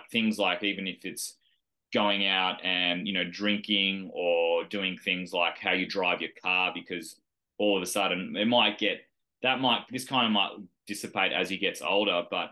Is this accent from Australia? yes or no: yes; New South Wales, Australia; growing up in the Northern Rivers near Nimbin, you know, like that hippie mentality of kind of like greed and money is evil